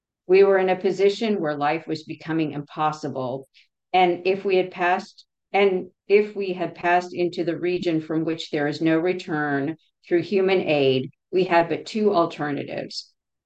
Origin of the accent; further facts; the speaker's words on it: Texas, United States; And I was living in Houston, Texas at the time. I grew up in Texas.